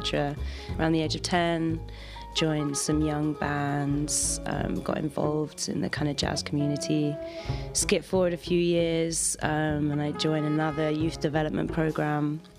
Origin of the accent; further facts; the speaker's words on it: London, United Kingdom; I'm from London, and I play the tenor saxophone.